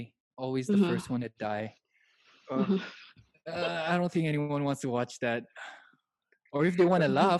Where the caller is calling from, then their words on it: Mizoram, India; Right now we're tuned in from Delhi. I'm tuning in from Mizoram.